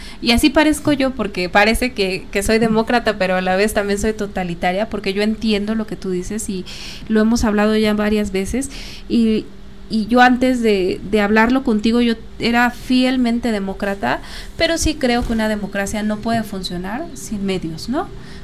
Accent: Mexico; Quizá México también necesite eso, ¿no? Sí. Nosotros como mexicanos.

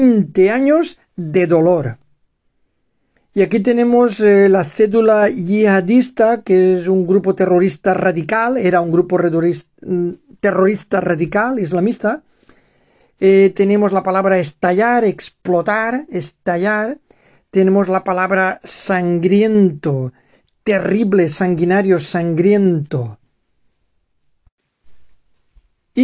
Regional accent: Gandia, Valencian Community, Spain; Aquí en Gandía, de donde soy yo, también son muy relevantes, tienen muchísima importancia.

